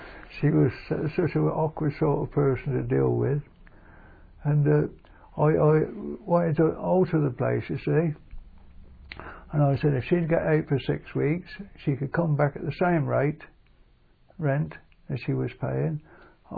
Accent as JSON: {"language": "English", "town": "Deddington", "region": "South East England", "country": "United Kingdom", "tie": "born there", "said": "I was born in Deddington, Hudson's Lane, my one-roomed house, where Mr. Pratt lives now, I think."}